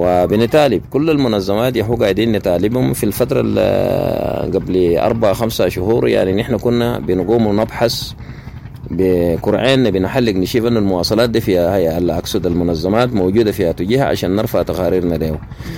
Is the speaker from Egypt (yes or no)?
no; Mornei, Central Darfur, Sudan; now in Chad; من السودان من مورني وحده مورني الاداريه والان في قطاع الشمال في المعسكر في قطاع الشمال ام جرس شيخ نحن كلاجئين من السودان في معسكر عدربكات في معسكر الانتظار